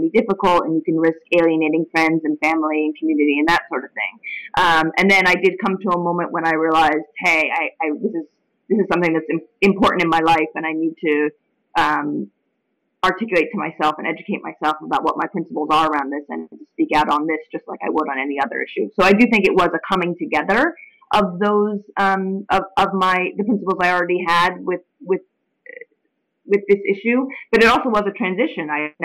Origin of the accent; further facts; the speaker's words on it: United States; which I certainly do believe as an American, especially as a minority growing up in America